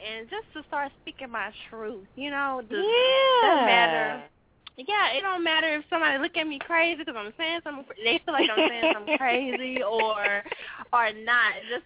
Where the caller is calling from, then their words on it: Montgomery, Alabama, United States; Hi, Esther. … from Montgomery.